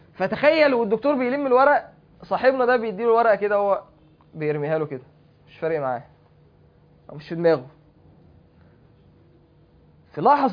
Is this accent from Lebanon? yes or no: no; Mansoura, Dakahlia, Egypt; كان لسه شاب عندنا في المنصورة